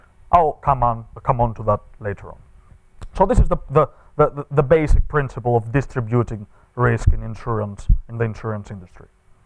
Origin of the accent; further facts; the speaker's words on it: Athens, Attica, Greece; English is a second language; Athens, which is my hometown in Greece